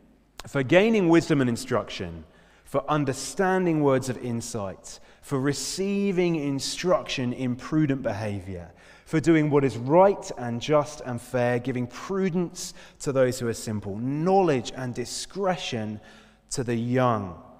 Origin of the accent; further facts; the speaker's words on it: Cambridge, East of England, United Kingdom; I grew up in Cambridge, surrounded by people from Cambridge University.